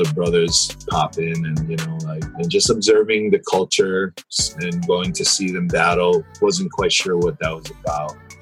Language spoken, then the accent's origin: English; San Francisco, California, United States; born there; now in Hawaii, United States; So I wasn't born here. I was born in San Francisco and in and out travel from here to the Bay because my mother was here and my father was there.